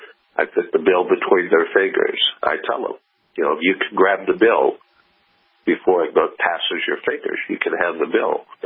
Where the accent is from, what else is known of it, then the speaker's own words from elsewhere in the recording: Kansas City, Missouri, United States; I'm from Kansas City. Killings happen every day up there.